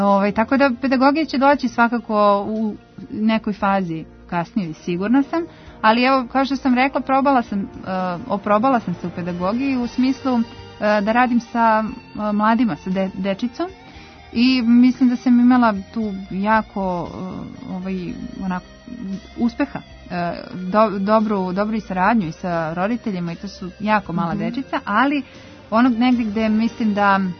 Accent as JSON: {"language": "Serbian", "town": "Valjevo", "region": "Kolubara District", "country": "Serbia", "said": "imaju čak recimo na violončelu u Valjevu, odakle sam ja, imaju po dve klase pune"}